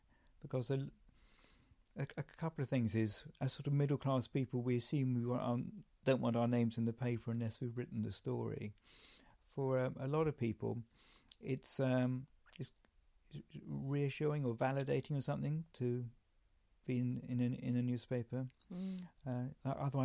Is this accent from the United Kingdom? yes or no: yes; Brentwood, East of England, United Kingdom; I was brought up in Essex, actually in the epicentre of Towie, Brentwood, although it was nothing like that then. It was an anagram for bored town, it was very boring.